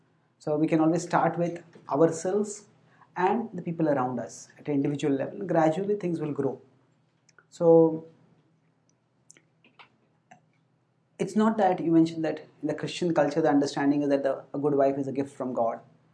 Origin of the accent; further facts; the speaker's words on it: India; born there; I was born in the Indian Brahmin family.